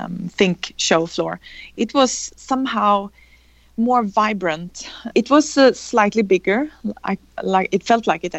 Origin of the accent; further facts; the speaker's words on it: Stockholm, Stockholm County, Sweden; But of course, Engage and the ISBG meeting in Stockholm, my hometown.